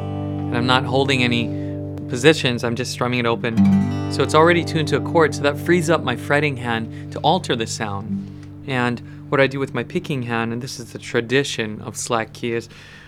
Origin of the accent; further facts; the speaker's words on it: Hawaii, United States; But my mother is from Hawaii. I'm born and raised there. And my culture is Hawaiian.